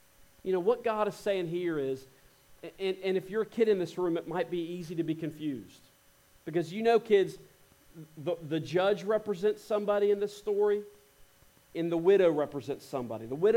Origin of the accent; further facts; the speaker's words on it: United States; as an American, because if I'm honest, I've got it really good in the United States.